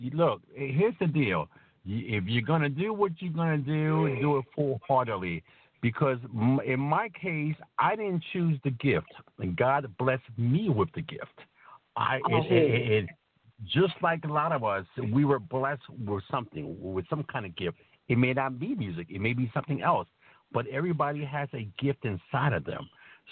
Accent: Santurce, Puerto Rico; born there; also born or lived in Bronx, United States / New Haven, United States; I was born in Santurce, Puerto Rico, and then I went to the Bronx, New York, like a lot of Latinos, Puerto Ricans, Latinos do. From the Bronx, New York, I went over to New Haven, Connecticut, where I stayed close to about 30 years.

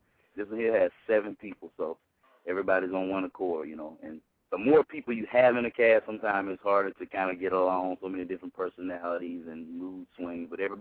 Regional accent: Covington, Georgia, United States; I'm from Georgia, but it's way in Covington, Georgia, so it's way in the country.

